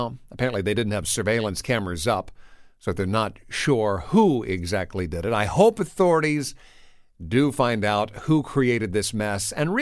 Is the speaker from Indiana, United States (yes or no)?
yes; Kokomo, Indiana, United States; I was 3 years old at the time, was growing up in Kokomo, Indiana